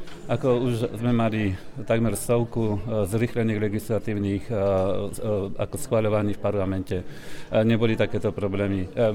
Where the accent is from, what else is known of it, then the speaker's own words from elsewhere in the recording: Žilina Region, Slovakia; Ja som z Oravy, pochádzam z 9 detí